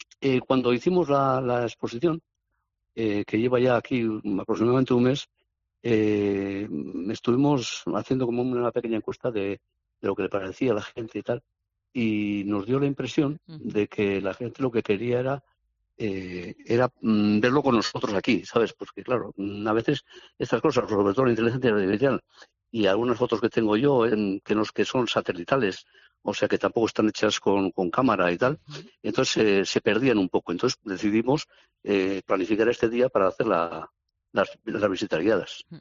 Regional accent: Eibar, Basque Country, Spain; yo soy de Eibar.

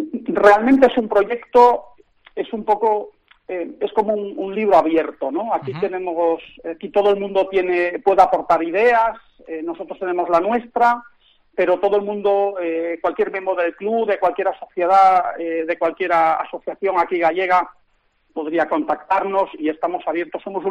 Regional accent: Germany; yo me crié en Alemania, viví allí muchos años

